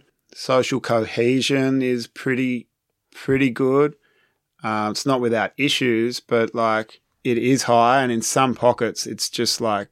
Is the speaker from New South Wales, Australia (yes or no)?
yes; Sydney, New South Wales, Australia; But no, I grew up in Sydney, and it's a great city.